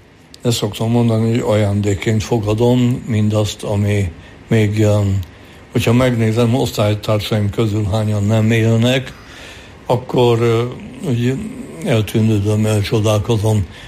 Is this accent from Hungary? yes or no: yes; Kapuvár, Győr-Moson-Sopron, Hungary; szülővárosomban, bár nem szülővárosom, hanem gyermekkorom városa, Kapuvár, ahol rokonaim nem élnek, de valamiképpen a gyökereim közül ott is vannak, mert ott gyerekeskedtem. És szüleim több mint 60 évig éltek Kapuváron.